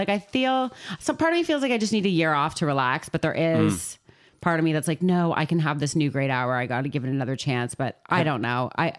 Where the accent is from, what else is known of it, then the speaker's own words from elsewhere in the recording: Toronto, Ontario, Canada; but I'm from Toronto, sure.